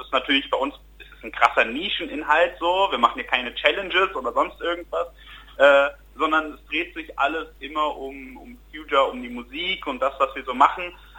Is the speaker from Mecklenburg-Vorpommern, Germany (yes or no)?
no; Rhineland-Palatinate, Germany; now in Berlin, Germany; Wir sind irgendwann nach Berlin gezogen. Wir kommen ja eigentlich auch aus Rheinhessen quasi und dann sind wir dann hoch in die Hauptstadt